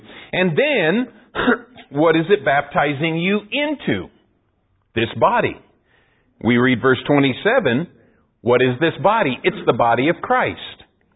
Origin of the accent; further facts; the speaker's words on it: Arizona, United States; moved away; I'm an American. I grew up in Arizona and I moved to Texas as quick as I could.